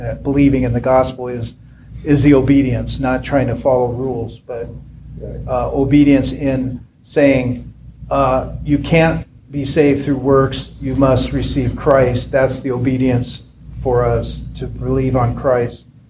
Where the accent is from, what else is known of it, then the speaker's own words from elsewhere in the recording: Washington, United States; Like I'm from Washington.